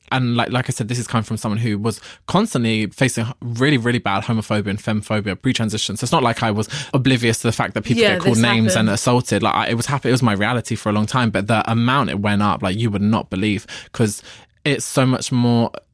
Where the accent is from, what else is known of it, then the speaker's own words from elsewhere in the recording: London, United Kingdom; And I'm from London. I'm even from like the worst place in the world to be trans.